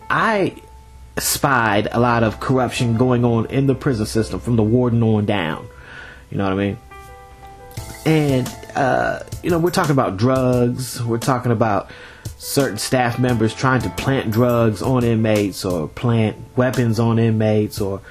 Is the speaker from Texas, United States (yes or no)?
no; Dayton, Ohio, United States; You know, I'm from the Gem City, man. What's up, Dayton, Ohio?